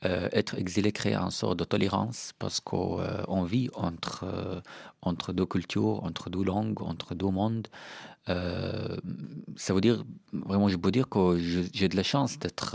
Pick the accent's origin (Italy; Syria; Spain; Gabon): Syria; now in France; je ne reconnais plus la Syrie que j'ai quittée il y a 10 ans.